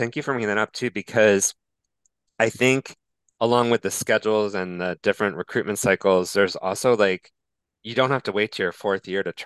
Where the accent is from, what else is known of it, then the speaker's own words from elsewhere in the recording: New York, United States; I'm from New York myself, not from the city, but I spent time in the city.